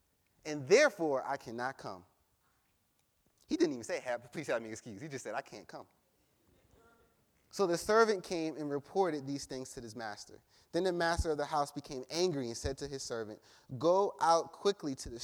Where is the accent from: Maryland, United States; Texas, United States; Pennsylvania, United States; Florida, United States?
Maryland, United States; You know, I'm from Maryland.